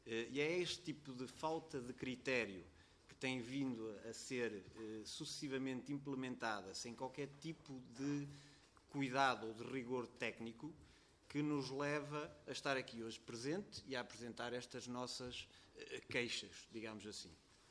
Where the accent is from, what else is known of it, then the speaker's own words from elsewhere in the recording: Portugal; Todos nós, para além de pirotécnicos, somos portugueses